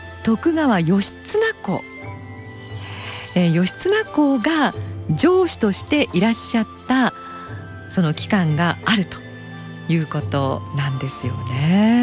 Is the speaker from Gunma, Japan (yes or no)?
yes; Tatebayashi, Gunma, Japan; 私は館林の出身なんですが